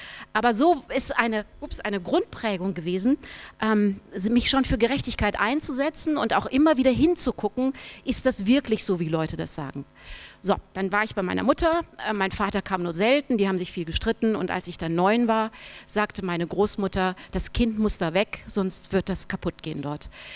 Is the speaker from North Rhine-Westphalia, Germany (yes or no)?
no; Marburg, Hesse, Germany; Ich bin tatsächlich eine Hessin. Ich bin in Hessen geboren, in Marburg. Habe da 9 Jahre lang gelebt.